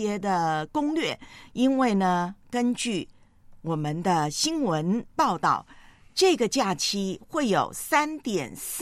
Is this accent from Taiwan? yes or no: yes; Taiwan; 因为在我的老家台湾呢，今天是教师节。